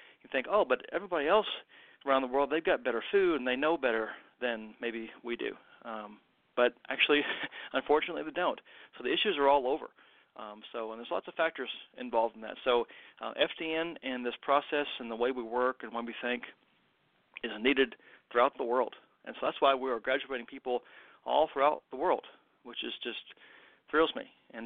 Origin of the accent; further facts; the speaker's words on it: Kentucky, United States; and I'm an American, right, so in Western Kentucky, and so I don't get out of Western Kentucky all that much.